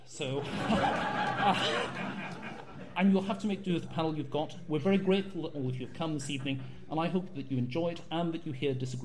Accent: Northern Ireland, United Kingdom; I'm an Ulsterman

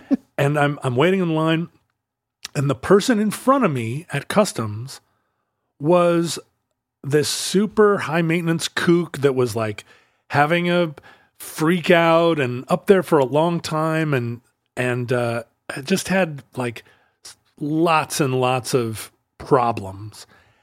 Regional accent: United States; I'm coming to America. I'm an American.

